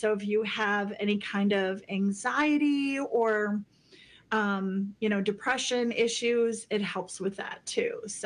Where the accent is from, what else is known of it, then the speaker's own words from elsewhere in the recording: Minnesota, United States; I'm from the Leech Lake Band of Ojibwe.